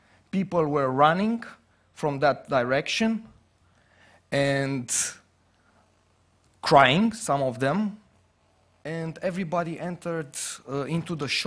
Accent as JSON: {"language": "English", "country": "Romania", "said": "It's just the fact that I'm coming from Romania."}